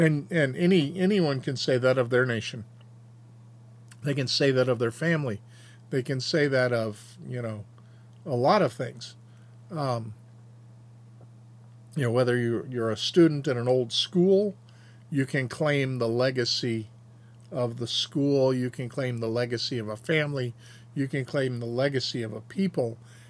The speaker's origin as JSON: {"language": "English", "country": "United States", "said": "So, you know, we Americans overthrew the Empire of Japan. And because I am an American."}